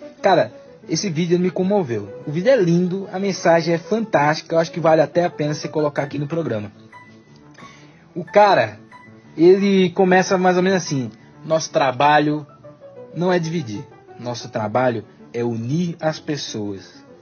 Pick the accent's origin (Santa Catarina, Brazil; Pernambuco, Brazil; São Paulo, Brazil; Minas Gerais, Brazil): Pernambuco, Brazil; Recife; now in Brasília, Brazil; tenho 34 anos, sou de Recife, moro em Brasília tem 10 anos já.